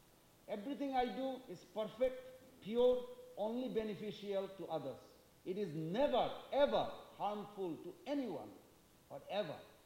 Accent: India; born there; I was born in India.

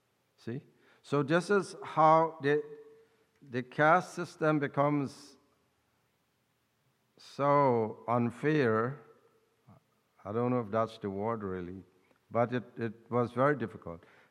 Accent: Guyana; We come from Guyana

